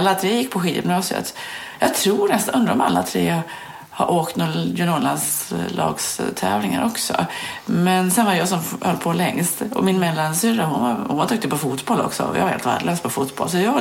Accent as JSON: {"language": "Swedish", "town": "Ullånger", "region": "Västernorrland County", "country": "Sweden", "tie": "born or raised there", "said": "Jag tror att det var en byatävling hemma i Ullånger. Där jag är uppväxt då."}